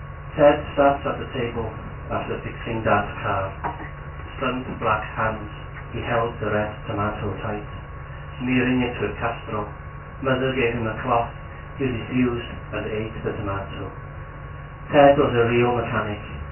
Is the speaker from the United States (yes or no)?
no; Anglesey, Wales, United Kingdom; I grew up on Anglesey in the kind of late 70s, mid 80s, and that. And it was very rural, you know, well-speaking.